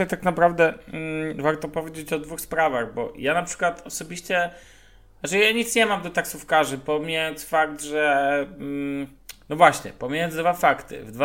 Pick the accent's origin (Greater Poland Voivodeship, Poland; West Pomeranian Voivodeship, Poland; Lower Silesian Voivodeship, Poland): West Pomeranian Voivodeship, Poland; Szczecin; Mianowicie, ja pochodzę ze Szczecina